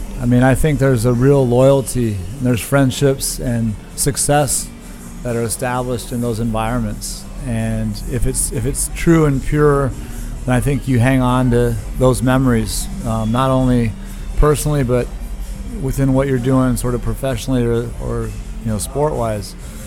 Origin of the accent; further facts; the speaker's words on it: Long Beach, California, United States; Well, this is going to age me, but I grew up in Long Beach, as you said, and so the Lakers were the team that I watched